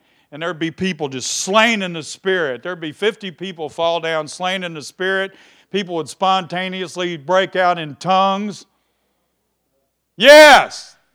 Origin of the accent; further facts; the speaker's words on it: Kentucky, United States; Hey, I'm from Kentucky. I don't like to hear that.